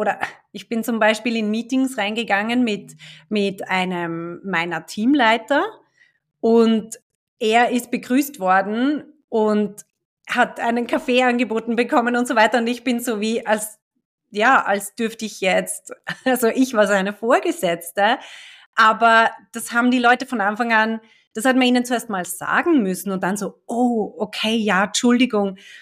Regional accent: Austria; accent: Austrian; now in Switzerland; ich bin keine Schweizerin, gell? Ich kann jetzt nicht aufwarten mit irgendwie Schweizer Akzent oder so. Also das, was du hörst, das ist österreichisch.

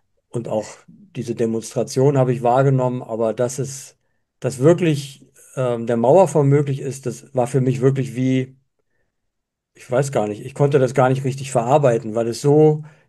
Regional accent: Schwedt, Brandenburg, Germany; In Schwedt.

